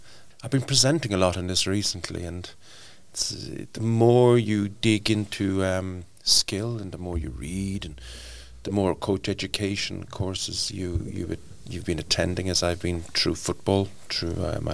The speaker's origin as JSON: {"language": "English", "town": "Cork", "region": "Munster", "country": "Ireland", "moved": "yes", "lives_now": "Sweden", "said": "Yeah, I'm originally from Cork City in Ireland. I've been living in Sweden since 1994."}